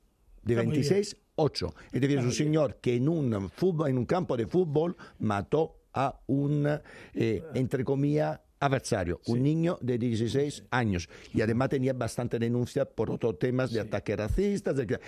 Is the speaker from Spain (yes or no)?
yes; Spain; como españoles, sí, como una señora de España, desde hace 300 años como yo.